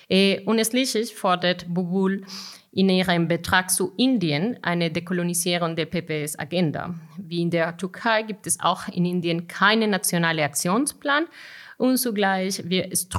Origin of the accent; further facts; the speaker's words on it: Colombia; Ich komme selbst aus Kolumbien.